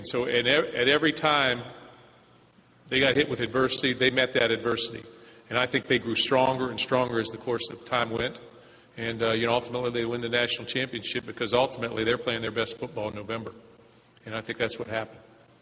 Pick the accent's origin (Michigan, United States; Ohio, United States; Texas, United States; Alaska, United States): Ohio, United States; First of all, I think it's a rivalry because I'm from Ohio.